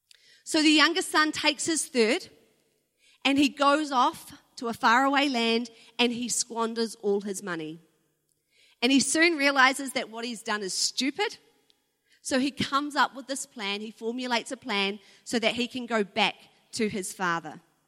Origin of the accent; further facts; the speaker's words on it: New Zealand; with our lens of being a New Zealander, living in New Zealand, living in a farming nation